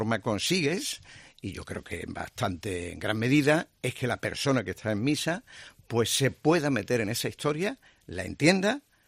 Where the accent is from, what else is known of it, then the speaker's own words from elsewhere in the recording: Seville, Andalusia, Spain; also born or lived in Madrid; Yo soy sevillano. Yo soy sevillano y he trabajado, como nos pasa a los periodistas y a ti, pues mucho tiempo en Madrid.